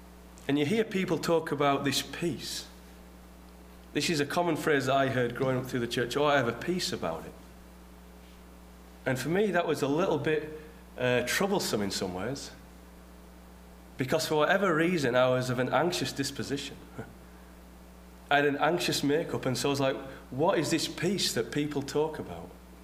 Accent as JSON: {"language": "English", "region": "England", "country": "United Kingdom", "said": "So as you might be able to tell, I'm from England."}